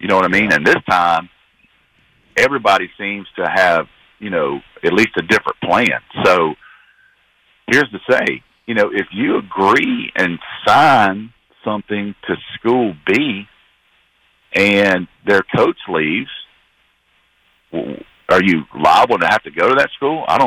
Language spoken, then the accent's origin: English; Rome, Georgia, United States; here in my hometown in Rome, Georgia